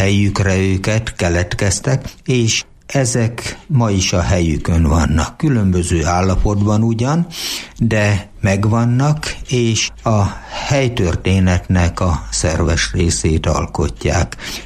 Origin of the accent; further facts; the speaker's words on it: Sajópetri, Borsod-Abaúj-Zemplén, Hungary; born there; a szomszéd faluban Sajópetrében születtem, de Sajoládra jártam általános iskolának a felső tagozatát